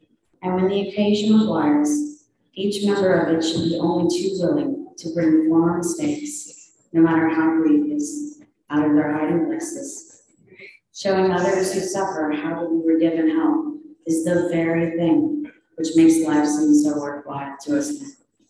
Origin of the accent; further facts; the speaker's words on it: Galveston, Texas, United States; now in Chicago, United States; As you can't tell, I'm not from there. I'm from Texas. I was born in Galveston and lived about an hour from there, grew up there.